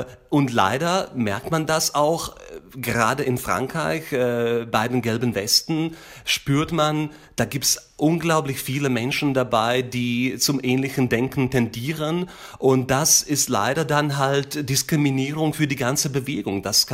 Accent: Slovakia; Und wir sehen das in meiner Heimat, in der Slowakei

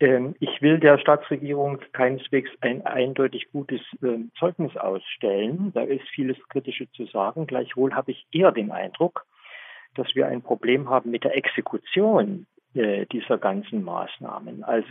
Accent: Saxony, Germany; Ja, ich bin Sachse und ich bin gern Sachse. Und ich bin einer, der sich weltoffen versteht und der weiß, dass er nicht nur Sachse ist, sondern auch Deutscher und auch Europäer

